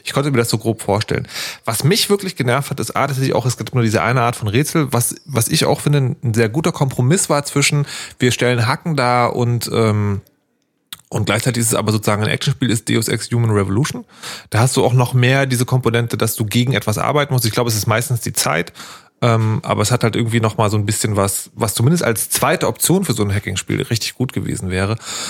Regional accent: Berlin, Germany; Was ich natürlich als Berliner viel lieber hätte, wäre eine grüne Welle.

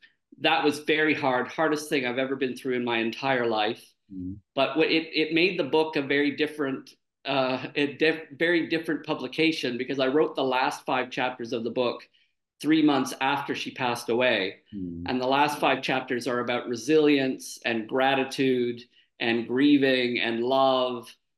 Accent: Canada; moved away as an adult; also born or lived in United Kingdom; I grew up in Canada and graduated with a couple of degrees before I immigrated to the United Kingdom.

